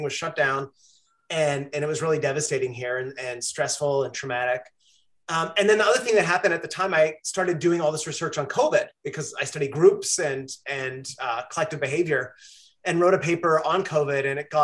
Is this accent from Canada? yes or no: yes; Canada; growing up in Canada, it's hard to beat that.